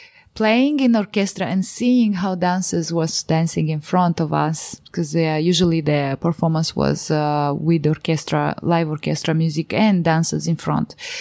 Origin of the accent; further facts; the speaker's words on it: Moldova; English is a second language; When I say I'm from Moldova